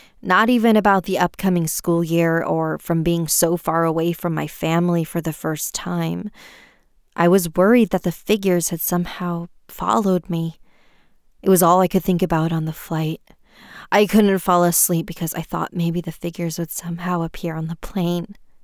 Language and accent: English; China; Growing up in China, I remember forcing my eyes shut as hard as I could every night